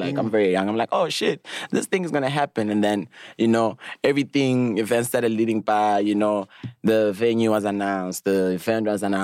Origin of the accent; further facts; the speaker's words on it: Johannesburg, Gauteng, South Africa; I grew up in Hillbrow, and the stories that you've heard, like, from your mom